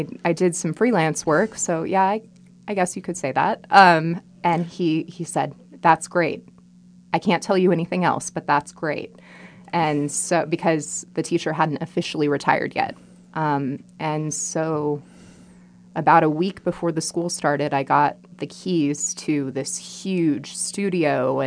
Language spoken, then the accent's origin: English; Ventura, California, United States; I'm from Ventura originally and was always pretty nerdy.